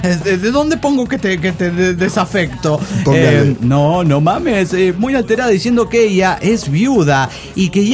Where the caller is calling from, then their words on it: Juliaca, Puno, Peru; Soy el bohemio de Juliaca, Perú.